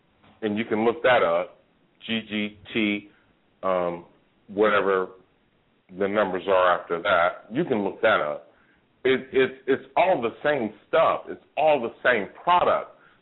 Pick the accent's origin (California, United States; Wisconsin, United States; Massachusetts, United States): California, United States; I'm from Northern California.